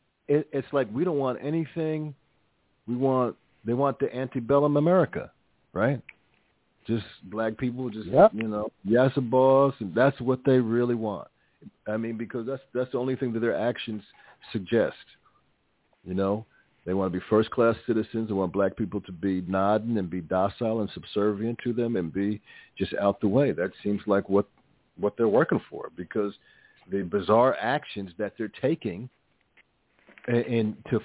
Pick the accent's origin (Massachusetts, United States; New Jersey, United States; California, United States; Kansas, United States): New Jersey, United States; Newark; I mean, I was coming from Newark, so everybody was black